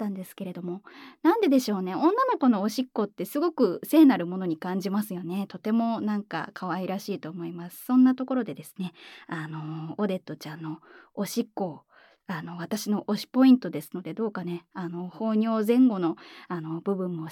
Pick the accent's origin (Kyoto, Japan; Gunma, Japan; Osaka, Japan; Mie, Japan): Kyoto, Japan; 深海生まれ京都育ち、声優として活動させていただいております、